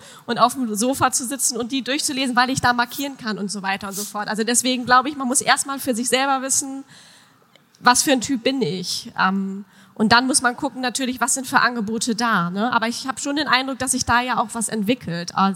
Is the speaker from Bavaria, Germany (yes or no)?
no; Papenburg, Lower Saxony, Germany; Ich denke, in die Richtung, also meine Heimat, also das wäre dann ja Leer Papenburg